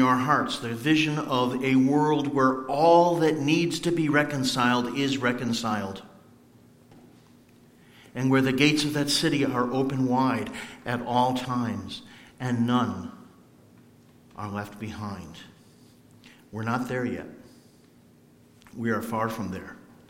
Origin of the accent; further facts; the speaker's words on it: Meriden, Connecticut, United States; That's more than twice the size of my hometown of Meriden.